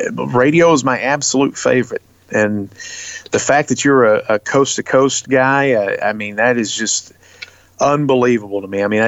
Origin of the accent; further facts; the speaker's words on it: Baltimore, Maryland, United States; now in Tennessee, United States; me and Luke, he's from Chicago, I'm from Baltimore, we're both in Tennessee